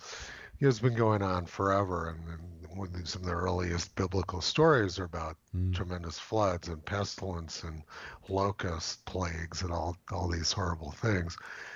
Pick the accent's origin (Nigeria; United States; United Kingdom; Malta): United States; Los Alamos, New Mexico; I'm from New Mexico. I come from Los Alamos, New Mexico, which is the most educated city in the world.